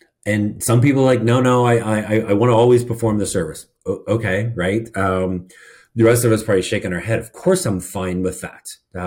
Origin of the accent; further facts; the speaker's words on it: Indiana, United States; I grew up in Indiana. My sister lives in northern Indiana.